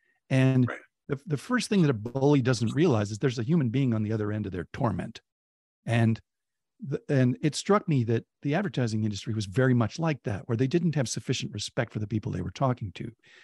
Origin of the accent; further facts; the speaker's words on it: Oakland, California, United States; And I remember hearing once from a San Franciscan who heard I was from Oakland.